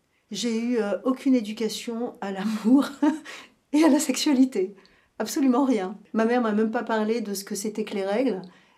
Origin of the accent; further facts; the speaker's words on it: Paris, Île-de-France, France; born there; Moi, je suis née à Paris, mais je me traîne ça.